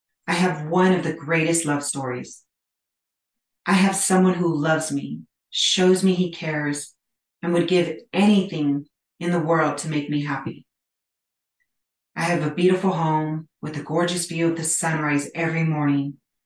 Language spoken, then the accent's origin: English; Arizona, United States; also born or lived in California; now in Wyoming, United States; This time of year has always been a bit rough for me because I'm from Arizona and California. And now I live in Wyoming, so I never knew snow before Wyoming.